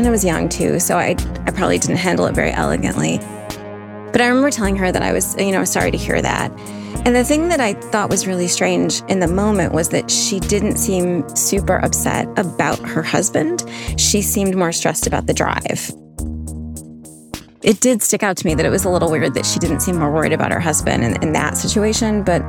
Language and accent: English; Flint, Michigan, United States; I grew up in Flint. You know, at the time it was known as the murder capital of the country, so sad stories were pretty common.